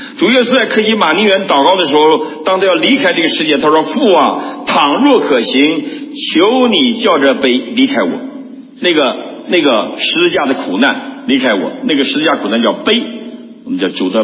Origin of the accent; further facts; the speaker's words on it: Northeast China, China; 尤其我们东北人更应该悔改，爱在心里口难开。